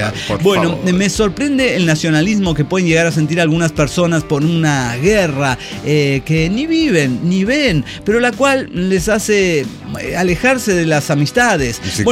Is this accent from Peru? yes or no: no; Mexico; Mexicano, ¿no? Es que soy mexicano.